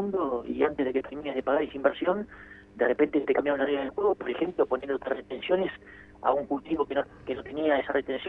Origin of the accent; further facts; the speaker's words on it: Argentina; yo te diría que lo que como empresario argentino lo que uno tiene que tener son las reglas claras